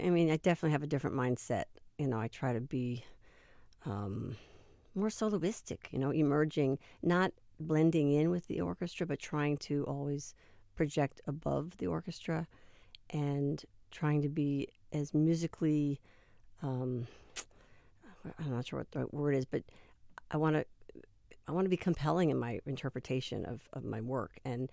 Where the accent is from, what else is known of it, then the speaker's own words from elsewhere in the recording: United States; Well, it's just so American. And since I'm American, it feels good.